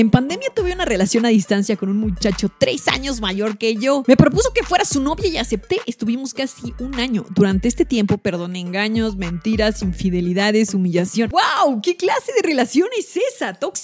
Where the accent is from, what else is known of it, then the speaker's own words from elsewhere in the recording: Campeche, Mexico; me preguntaba que de dónde soy y me dice, soy de Campeche. Y dije, no manches, yo también.